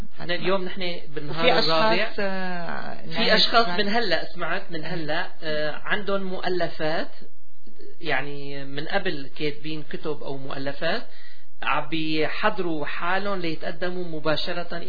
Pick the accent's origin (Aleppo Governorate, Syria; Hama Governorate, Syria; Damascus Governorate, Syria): Aleppo Governorate, Syria; Aleppo; مع أنه أنا من حلب